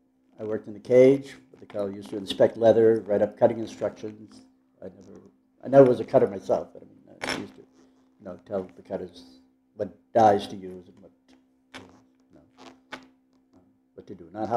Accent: Lewiston, Maine, United States; I was born in Lewiston, Maine in 1930.

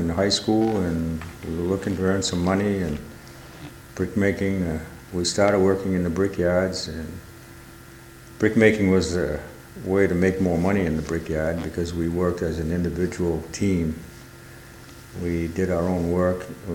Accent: New Auburn, Maine, United States; Yeah, I grew up in New Auburn.

